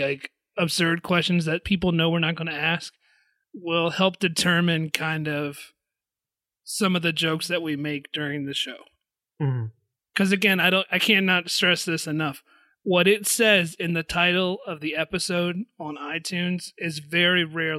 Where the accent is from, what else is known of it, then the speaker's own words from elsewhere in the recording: the South, United States; We're all from the South.